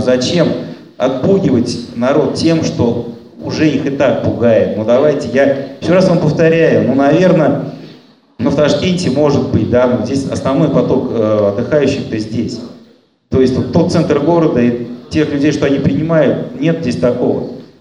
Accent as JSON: {"language": "Russian", "region": "Bashkortostan", "country": "Russia", "tie": "born or raised there", "said": "Я родом вообще из Башкирии, жил там очень мало."}